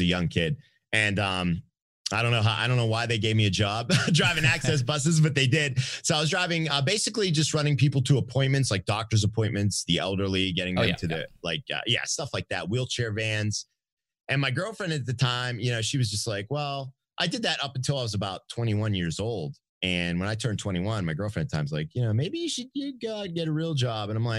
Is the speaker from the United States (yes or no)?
yes; Pittsburgh, Pennsylvania, United States; I live in Pittsburgh, Pennsylvania, born and raised here.